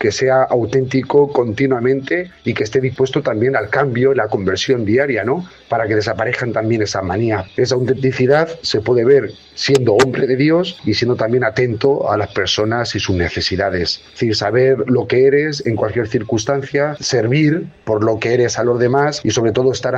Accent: Villahermosa, Castilla-La Mancha, Spain; born there; Nací en Villahermosa un 19 de diciembre de 1984.

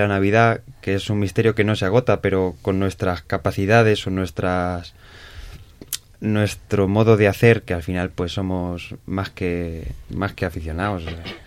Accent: Valdepeñas, Castilla-La Mancha, Spain; soy de Valdepeñas y estoy en tercero de teología, en el seminario mayor.

